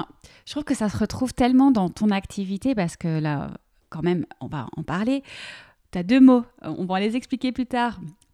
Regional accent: Belgium; now in France; Et donc, toi en Suisse, moi, je suis belge, il y a un beau mélange.

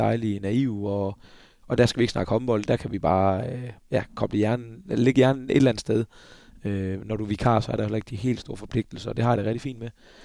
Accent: Esbjerg, Region of Southern Denmark, Denmark; når jeg er hjemme i Esbjerg

